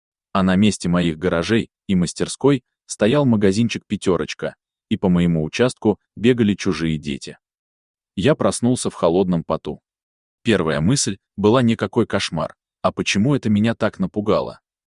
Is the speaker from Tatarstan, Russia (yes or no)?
no; Ufa, Bashkortostan, Russia; Когда я рос в бараке в Черниковке, у нас не было заборов, была теснота.